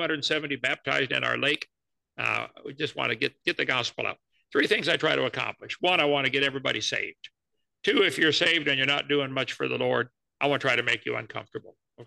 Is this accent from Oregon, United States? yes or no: no; East Peoria, Illinois, United States; Well, when I was 16 years old, I was raised in East Peoria, Illinois, not too far from you there in Ohio.